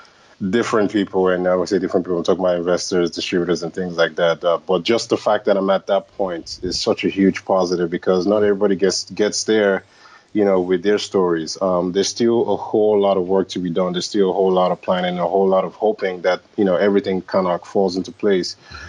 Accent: Lagos, Nigeria; growing up in Lagos, Nigeria, I didn't even think I would be

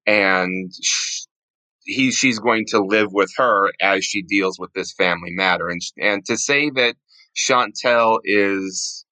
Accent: United States; calls me the plastic Brit because I'm from America, but I like all things British. I sound British a lot.

